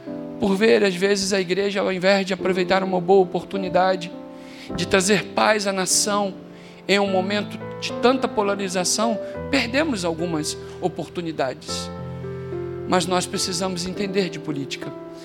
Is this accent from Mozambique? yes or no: no; Brazil; eu sou brasileiro e quero lutar pela minha nação.